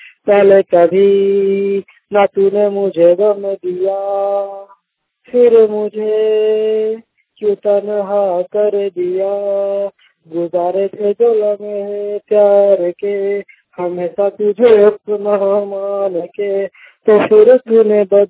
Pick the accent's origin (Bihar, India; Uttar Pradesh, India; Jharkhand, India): Jharkhand, India; Chatra; मैं चतरा जिला का रहने वाला हूँ।